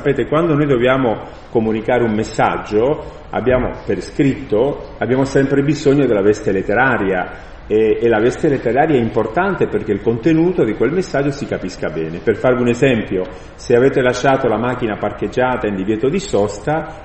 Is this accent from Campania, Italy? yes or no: no; Montefano, Marche, Italy; che vengo da Montefano delle Marche